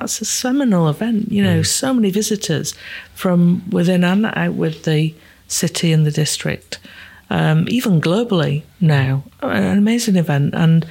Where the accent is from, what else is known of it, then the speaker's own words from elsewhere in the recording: Yorkshire and the Humber, United Kingdom; I've been in Bradford, it's going on 4 years now, and I didn't know very much about Bradford before I came. I'm from Yorkshire